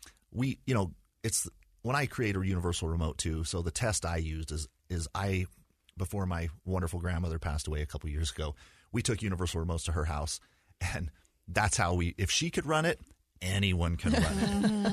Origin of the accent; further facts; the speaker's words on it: Provo, Utah, United States; So I was born in Provo and went to high school, or excuse me, started with kindergarten when I met Heather for the first time. So we grew up in kind of the same neighborhood. I had a pretty stereotypical Utah upbringing